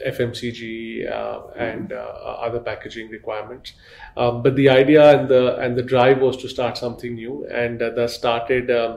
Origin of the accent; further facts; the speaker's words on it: India; Always had a deep desire to come back to India. To do something here in the country, very proud of being Indian.